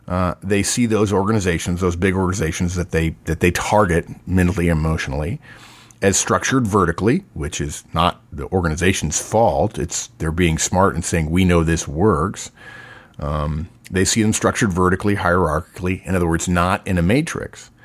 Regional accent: Texas, United States; although I'm from Texas, and we have that saying that we don't want everything.

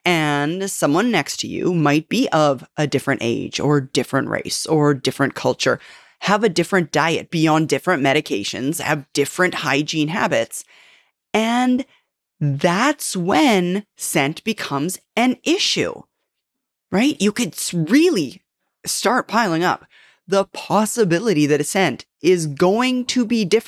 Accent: Canada; but I am Canadian.

